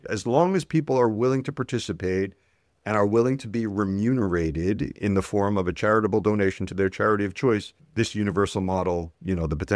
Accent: United States; now in United Kingdom; Number one, because I'm here in the UK. I've been here for 15 years, as you could tell by my subtle accent. I'm from the States.

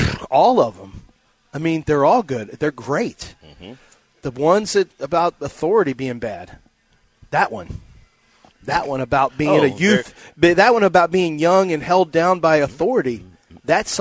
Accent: Chile; I'm from Chile.

